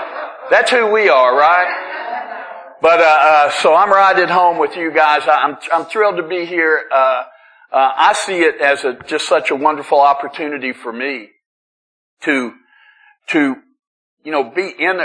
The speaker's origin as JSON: {"language": "English", "town": "Nashville", "region": "Tennessee", "country": "United States", "said": "My sobriety date's June 30th, 1989, and I am from Nashville."}